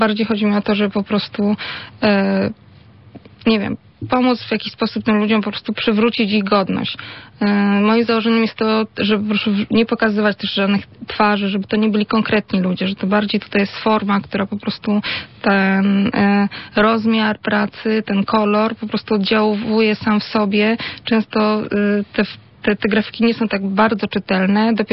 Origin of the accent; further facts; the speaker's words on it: Łódź, Łódź Voivodeship, Poland; urodziłam się w Łodzi i w niej mieszkam już póki co całe swoje życie.